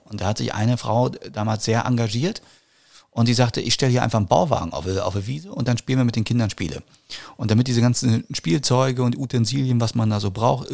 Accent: Mecklenburg-Vorpommern, Germany; moved away; ich komme aus Mecklenburg, bin 1996 hergezogen

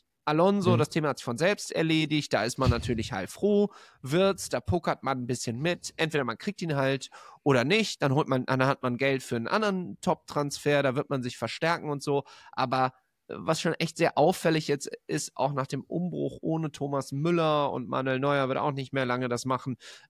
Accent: Düsseldorf, North Rhine-Westphalia, Germany; Und also ich komme ja aus dem Rheinland, ich kann es ja aus erster Hand berichten, so als Düsseldorfer.

